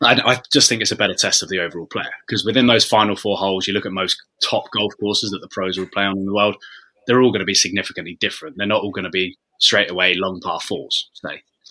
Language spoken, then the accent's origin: English; England, United Kingdom; As much as we all hate penalties because we're English and we're always pretty shite at them